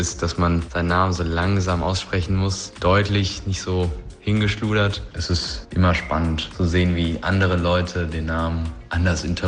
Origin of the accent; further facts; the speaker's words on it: Solingen, North Rhine-Westphalia, Germany; ich komme aus Solingen